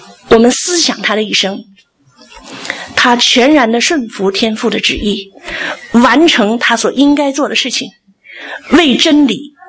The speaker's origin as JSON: {"language": "Chinese", "country": "China", "lives_now": "Australia", "said": "因为我们是中国人，我用我们的祖国作为比较"}